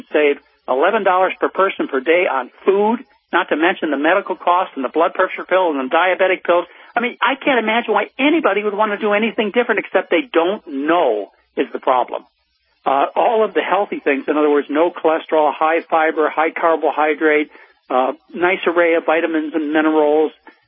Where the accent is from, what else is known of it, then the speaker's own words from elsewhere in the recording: Midwest, United States; I was from the Midwest, and I was raised on mashed potatoes.